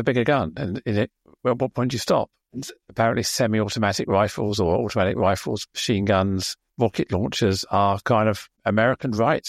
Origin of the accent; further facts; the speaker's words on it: United Kingdom; As a Brit, you look at it